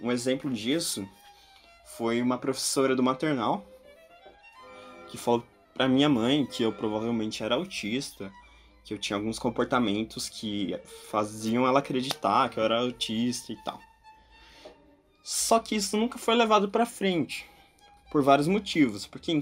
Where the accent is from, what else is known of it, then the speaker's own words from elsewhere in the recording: Rolândia, Paraná, Brazil; also born or lived in Londrina; eu tenho 21 anos, eu nasci em Londrina, norte do Paraná, mas eu sempre morei em Rolândia, uma cidade relativamente perto, cerca de 30, 40 quilômetros.